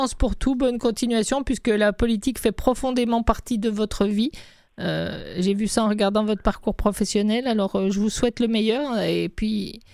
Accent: France; je suis française et l'anglais n'est pas ma langue.

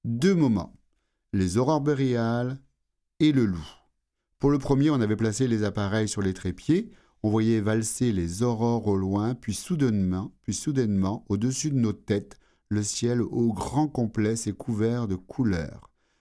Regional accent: Quebec, Canada; accent: Quebec; also born or lived in Switzerland; je suis né en Suisse et j'y ai grandi jusqu'à l'âge de 5 ou 6 ans, mais je suis un Québécois dans ma façon de voir les choses, comme dans mon accent. Ce voyage m'a reconnecté au Québec.

